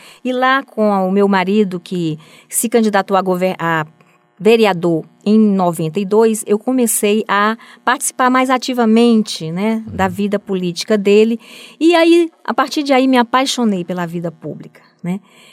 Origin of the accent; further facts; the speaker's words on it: Ceará, Brazil; now in Roraima, Brazil; Eu sou cearense, mas já moro em Roraima há 30 anos